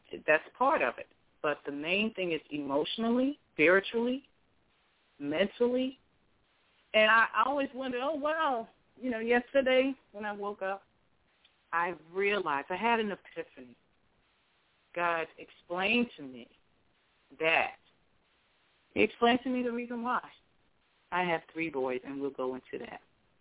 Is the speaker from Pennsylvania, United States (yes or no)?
yes; Philadelphia, Pennsylvania, United States; Growing up in Philadelphia, as I mentioned in my past shows, he revealed to me that I would one day be doing this.